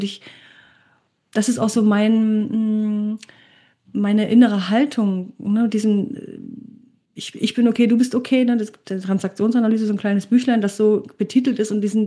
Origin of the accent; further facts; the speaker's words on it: Germany; wenn ich so ein bisschen zurückdenke an meine Kindheit in der DDR, in so einem Wohnbaugebiet und wo alle aus meiner Klasse auch da in dem Karree lebten